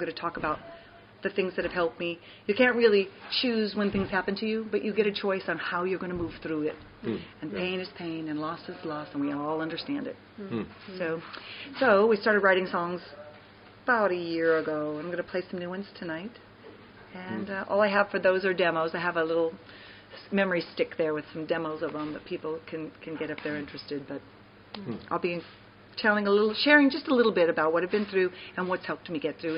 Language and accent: English; California, United States; I'm from the South, but I'm from Southern California